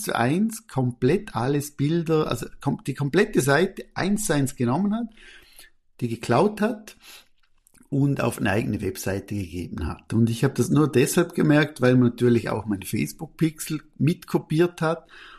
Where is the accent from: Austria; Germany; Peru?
Austria; ich bin ja Österreicher, so Österreich-Schweizer Slang.